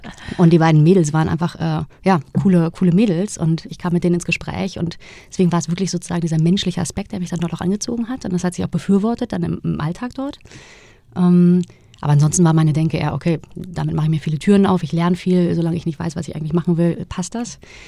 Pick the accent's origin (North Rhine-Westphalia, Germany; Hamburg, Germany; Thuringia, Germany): Hamburg, Germany; Und ich komme ja auch ursprünglich aus Hamburg